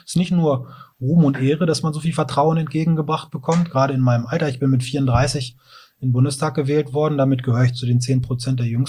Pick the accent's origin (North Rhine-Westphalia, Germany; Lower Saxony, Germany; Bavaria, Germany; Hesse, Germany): Lower Saxony, Germany; Groß Berkel; Mein Papa war eine Weile mal Ortsbürgermeister in meinem Heimatort in Großberkel.